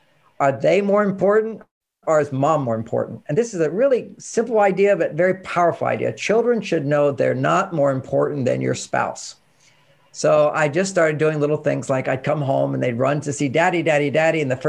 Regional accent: Texas, United States; I was raised not mainstream in a sense. There were four brothers above me. And, you know, this is growing up in Texas.

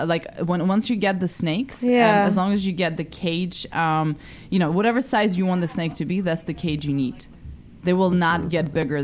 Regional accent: London, United Kingdom; also born or lived in Ukraine / Moscow, Russia; I grew up in London.

